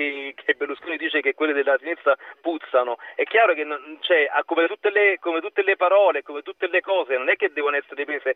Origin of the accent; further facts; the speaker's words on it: Naples, Campania, Italy; anche perché non sono grossetano, sono un napoletano.